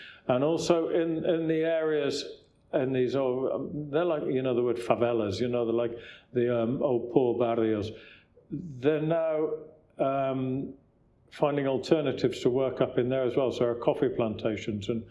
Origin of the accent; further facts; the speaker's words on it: England, United Kingdom; there's a large Asian community where I grew up in England